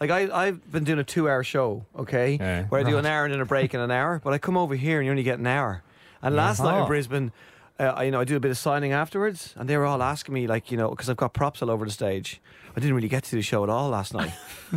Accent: Ireland; accent: Irish; I said seagull. Yeah. That's my Irish accent, saying seagull.

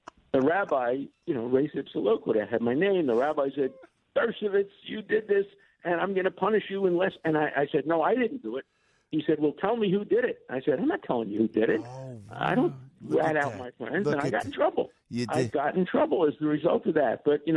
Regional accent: New York City, New York, United States; Look, I grew up in Brooklyn. In Brooklyn, you didn't rat on your friends.

